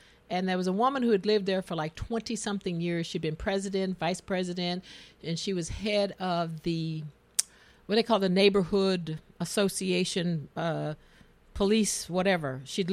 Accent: Southern United States, United States; A year ago when I came there, I never lived in as much as I grew up in poverty in the South.

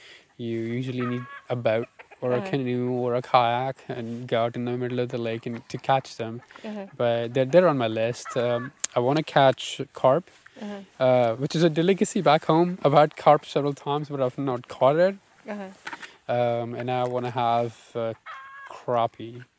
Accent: Islamabad, Islamabad Capital Territory, Pakistan; now in Williamsburg, United States; I live in Williamsburg, Kentucky. I'm originally from Islamabad, Pakistan.

